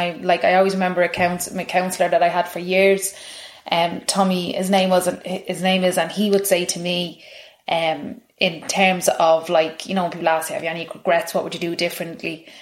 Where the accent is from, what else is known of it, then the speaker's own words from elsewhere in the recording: Tallaght, Leinster, Ireland; So I grew up in Kilnarden in Talla.